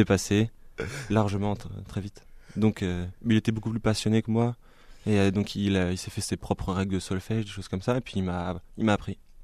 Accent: Île-de-France, France; Je viens de la région parisienne. J'y ai vécu plus de 20 ans. Dans le nord, la banlieue nord, 95.

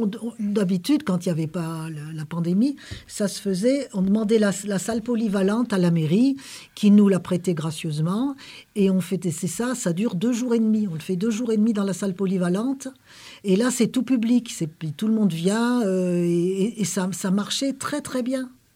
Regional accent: Paris, Île-de-France, France; Moi, je suis une fille d'ouvrier, je suis parisienne

